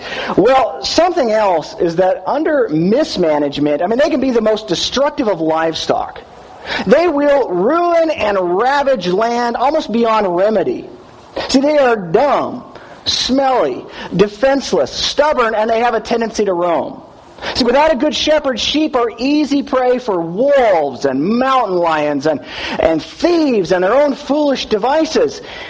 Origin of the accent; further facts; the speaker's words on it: California, United States; Now, I grew up in California, and you know, they certainly have sheep in California